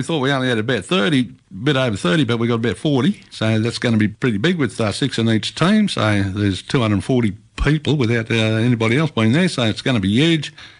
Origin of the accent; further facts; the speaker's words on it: Charleville, Queensland, Australia; I'm from Charleville, Augathella. I'm from the Bidjara people on my father's side and Manandangi people on my mother's side. That's from around Surat.